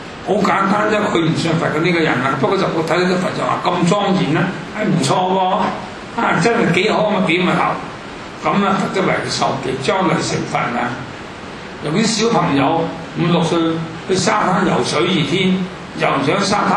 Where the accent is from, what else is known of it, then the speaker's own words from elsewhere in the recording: Guangdong, China; 佢係湖南人，我全家都係湖南人，三十幾個，係我一個廣東人